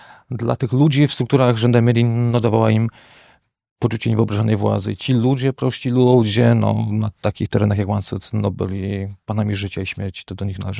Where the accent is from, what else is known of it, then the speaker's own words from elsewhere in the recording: Lubaczów, Subcarpathian Voivodeship, Poland; ja pochodzę, powiedzmy, z niewielkiego Lubaczowa